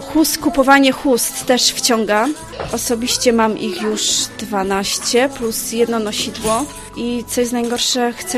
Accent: Silesian Voivodeship, Poland; bo w sumie nie było to tak bardzo znane na Śląsku, bo ja pochodzę ze Śląska

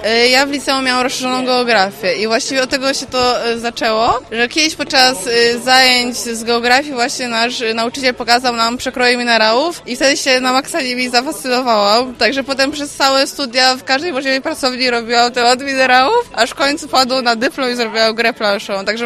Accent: Bytom, Silesian Voivodeship, Poland; jestem z Bytomia i bardzo też miło przyjął cały Bytom tą wiadomość, że bytomianka zrobiła grę planszową

